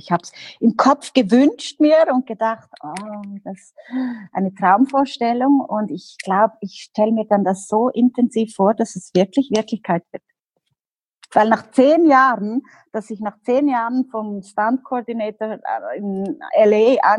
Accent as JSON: {"language": "German", "country": "Liechtenstein", "said": "ich komme aus Liechtenstein"}